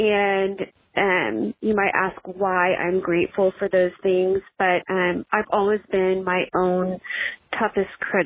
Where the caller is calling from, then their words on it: Dallas, Texas, United States; I am calling from Dallas, and I love this idea.